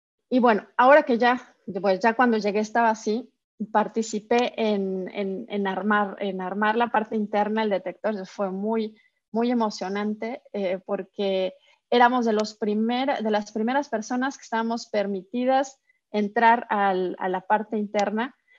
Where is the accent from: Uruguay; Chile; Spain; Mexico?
Mexico; Puebla; yo soy originaria de Puebla, ahí estudié.